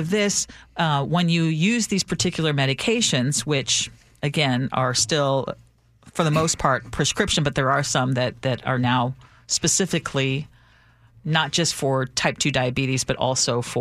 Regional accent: Philippines; But you gotta remember, I grew up in the Philippines. We were surrounded by water.

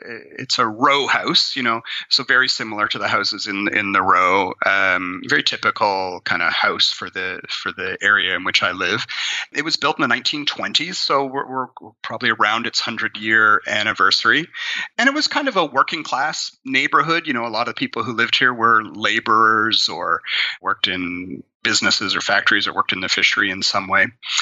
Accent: Ontario, Canada; now in Newfoundland, Canada; I grew up in Ontario, in kind of central Canada. And then in the early 90s, I moved out to the Atlantic coast, to the island of Newfoundland.

